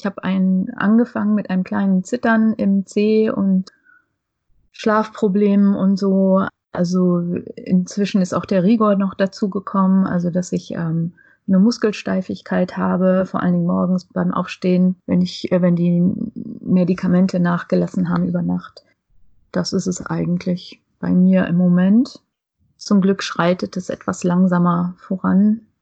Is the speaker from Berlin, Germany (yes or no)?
no; Hamburg, Germany; Also ich bin aus Hamburg, ganz am anderen Ende der Republik.